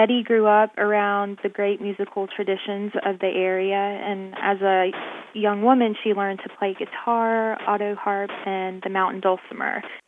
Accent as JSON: {"language": "English", "town": "Hickory", "region": "North Carolina", "country": "United States", "tie": "born or raised there", "lives_now": "Raleigh, United States", "said": "I was born and raised in Catawba Valley in Hickory among a wonderful group of artists and potters there, and then kind of just left home and went up to Appalachian for school"}